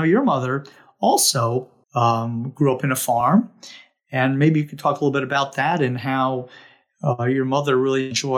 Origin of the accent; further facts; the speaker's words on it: New Jersey, United States; And we grew up in New Jersey, and Jersey being the garden state, has many farms.